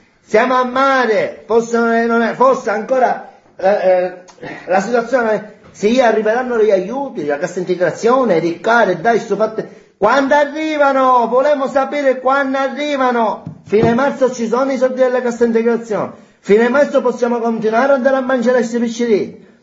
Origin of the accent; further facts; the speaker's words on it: Palermo, Sicily, Italy; io parlo da palermitano e parlo per Palermo